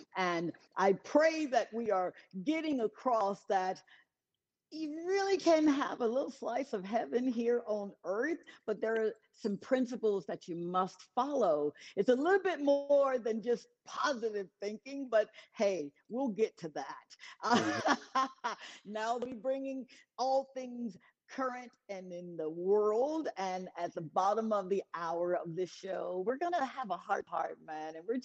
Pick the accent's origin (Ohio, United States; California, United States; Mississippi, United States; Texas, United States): Mississippi, United States; Columbus; I'm in Columbus, my hometown of Mississippi.